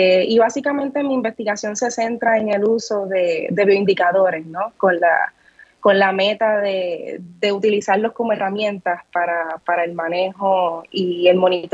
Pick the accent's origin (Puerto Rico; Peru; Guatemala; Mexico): Puerto Rico; Carolina; Soy de Carolina, Puerto Rico, realmente.